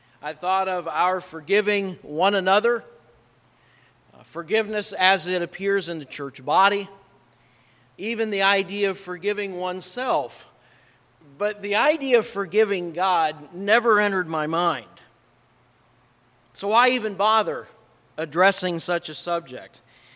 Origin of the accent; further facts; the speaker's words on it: Akron, Ohio, United States; not far from where I grew up in Akron, Ohio.